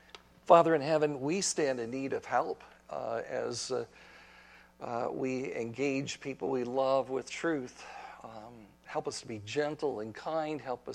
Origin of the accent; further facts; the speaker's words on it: Sheboygan, Wisconsin, United States; born there; I was born in Sheboygan, Wisconsin, 1957, so good old Midwest.